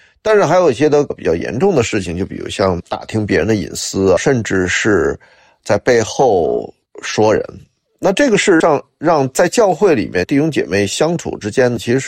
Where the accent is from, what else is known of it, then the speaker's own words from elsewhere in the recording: Beijing, China; 那对于我一个在北方长大的，在京城长大的这么一个小孩来讲